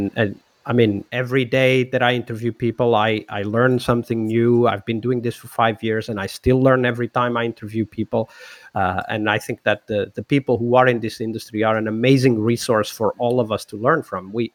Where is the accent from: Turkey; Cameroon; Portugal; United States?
Portugal; English is a second language; I am from Portugal, which is more than 1,000-year-old country.